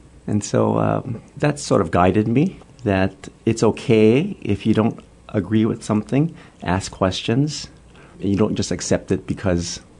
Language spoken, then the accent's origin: English; Honolulu, Hawaii, United States; I was born and raised in Hawaii.